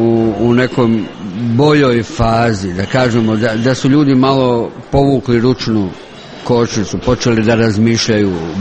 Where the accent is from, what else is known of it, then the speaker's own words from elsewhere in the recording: Bosnia & Herzegovina; kod nas u Bosni se ne pita neko kad dođe u kuću hoćeš li kafu, nego se odmah pristavlja kafu.